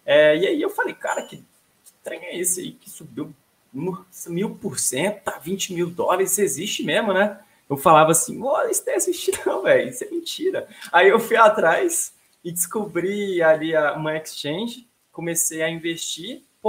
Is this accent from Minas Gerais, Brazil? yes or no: yes; Minas Gerais, Brazil; eu sou daqui de Minas.